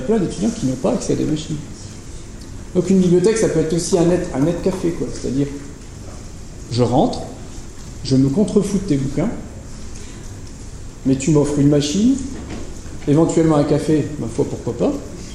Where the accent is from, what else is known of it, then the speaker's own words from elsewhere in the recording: Grand Est, France; Alors, je viens de Lorraine, donc on parle un peu... Enfin, chez moi, on parle un patois allemand.